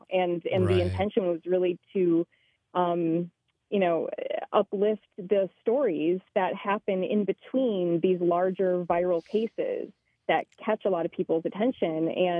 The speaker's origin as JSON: {"language": "English", "town": "Racine", "region": "Wisconsin", "country": "United States", "tie": "born or raised there", "said": "who was shot and killed by a police officer on Juneteenth Day in 2019 in my hometown of Racine, Wisconsin, obviously."}